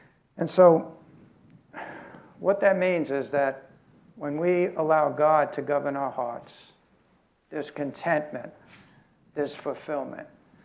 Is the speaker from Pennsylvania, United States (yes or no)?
no; Brooklyn, New York, United States; let alone I was from Brooklyn. I made up my own language, you know.